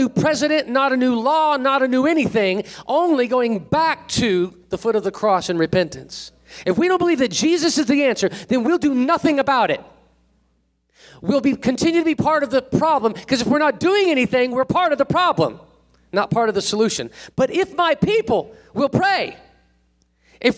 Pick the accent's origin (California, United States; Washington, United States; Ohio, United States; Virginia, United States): California, United States; also born or lived in Florida / Tennessee; I was born in Florida, lived the first 3 years of my life in Tennessee, grew up in California, and now I'm here. I've been scattered all over this nation.